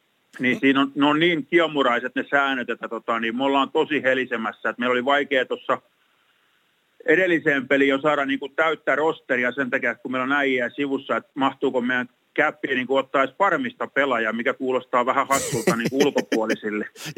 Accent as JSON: {"language": "Finnish", "town": "Tampere", "region": "Pirkanmaa", "country": "Finland", "said": "mä menen siihen etelä-Hervantaan. Mä olin aika siinä rajalla, kun mä olin Lindforsin kadultaan lähtöisin, mutta kyllä mä menen etelä-Hervantaan."}